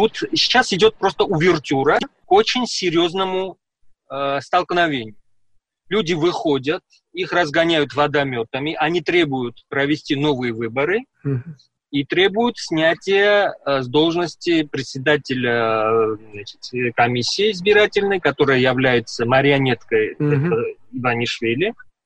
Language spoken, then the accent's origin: Russian; Georgia; мы, грузины, очень привязаны к своей Грузии. Мы хотим там жить, и мы хотим быть хозяевами в нашей стране.